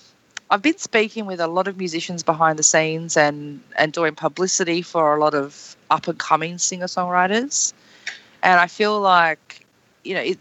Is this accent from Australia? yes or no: yes; Adelaide, South Australia, Australia; I am from Adelaide, and to be honest, if you don't have a month there, you just don't have enough time to see everyone